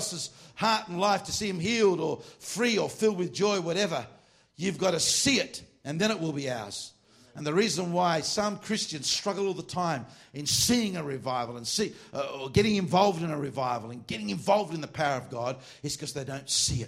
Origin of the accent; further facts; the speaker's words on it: Australia; What's the matter with you Americans? I'm from Australia. This is hot up here.